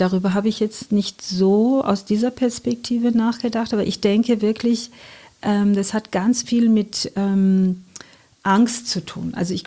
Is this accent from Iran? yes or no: yes; Iran; Also die Stadt ist leider überhaupt nichts mehr mit dem zu tun, wo ich groß geworden bin. Dennoch, die Menschen sind gleich.